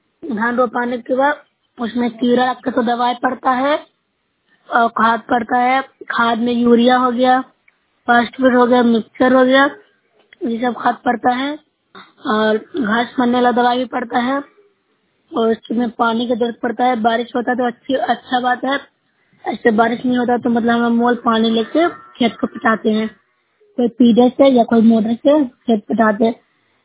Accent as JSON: {"language": "Hindi", "region": "Bihar", "country": "India", "said": "मैं नूसा ब्लॉक से हूँ, जिला नालंदा से निवासी हूँ।"}